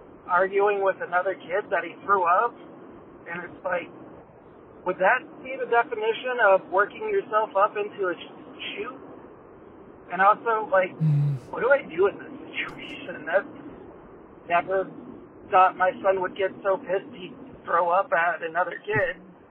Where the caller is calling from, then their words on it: Florida, United States; Hey, Bombers. … from Florida.